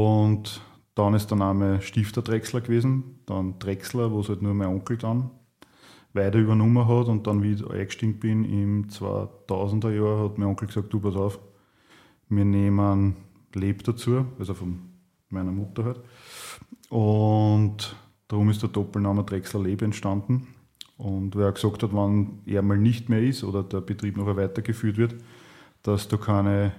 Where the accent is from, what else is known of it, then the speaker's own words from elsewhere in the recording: Perchtoldsdorf, Lower Austria, Austria; Bin eigentlich ein gebürtiger Berchtoldsdorfer. Unsere Familie selber gibt schon ewig und ist eigentlich ewig mit Weinbau verbunden.